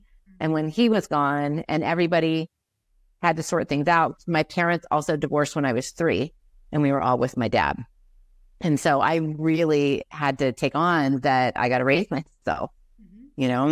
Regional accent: Ohio, United States; I mean, I grew up poor in Southern Ohio. My dad was an alcoholic. My mom was bipolar.

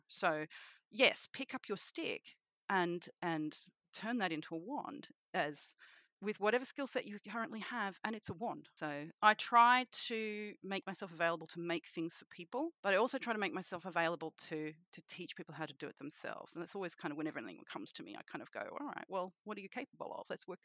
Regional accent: Sydney, New South Wales, Australia; I am a witch from Sydney, Australia

